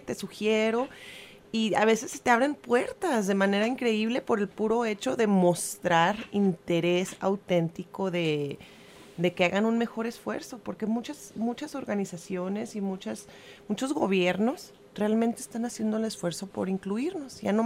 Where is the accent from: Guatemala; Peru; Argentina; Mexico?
Mexico; Chihuahua; en Chihuahua, de donde soy yo